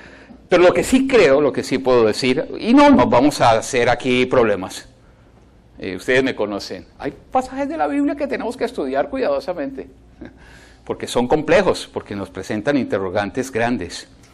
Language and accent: Spanish; Colombia; En la época en mi país, Colombia, cuando las guerrillas golpeaban fuertemente las FARC